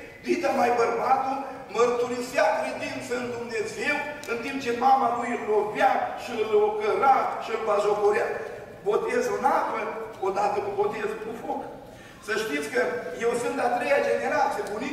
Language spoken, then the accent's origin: Romanian; Suceava, Suceava County, Romania; eram într-un troleibuz în orașul Suceava, eu sunt din Suceava